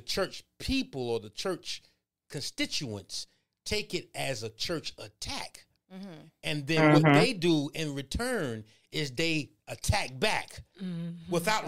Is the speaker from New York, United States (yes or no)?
yes; Brooklyn, New York, United States; all the way from my hometown. Well, I was born and raised from Brooklyn, New York.